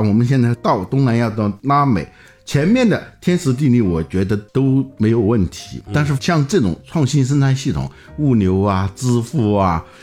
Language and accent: Chinese; China; 就我们中国人的这种勤劳，你只有出国以后才能感受到。